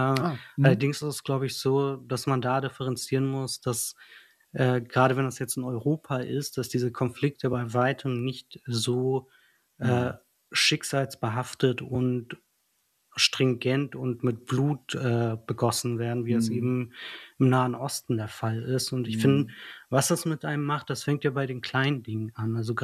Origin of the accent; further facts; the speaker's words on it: Kurdistan Region, Iraq; now in Germany; Also, ich spreche vor allem für mich, aber ich denke auch für alle anderen Kurden. Ich selber habe mich nie mit dem Irak assoziiert und werde das auch nie tun.